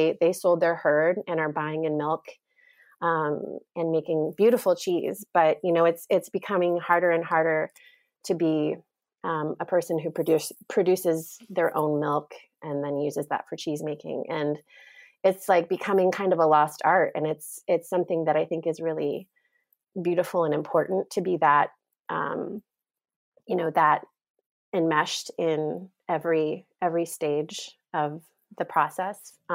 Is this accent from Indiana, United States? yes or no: yes; Indiana, United States; and I'm originally from Indiana, and that's the home of Capriol Farm, which is like a very well-known goat dairy.